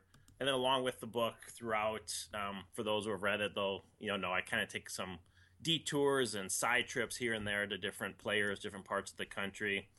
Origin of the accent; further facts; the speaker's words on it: Minnesota, United States; My dad, I grew up in Minnesota, so my dad had been a Minneapolis Lakers fan, stayed loyal when they moved to Los Angeles.